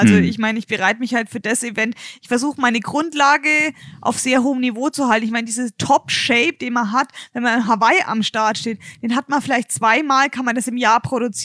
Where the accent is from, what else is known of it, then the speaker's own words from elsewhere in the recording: Bayreuth, Bavaria, Germany; Ich komme ja aus Bayreuth und da ist Rot natürlich nicht weit weg.